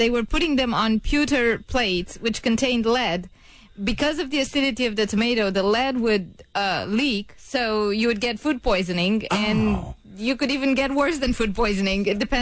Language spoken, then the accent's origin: English; Romania; English is a second language; I'm originally from Romania.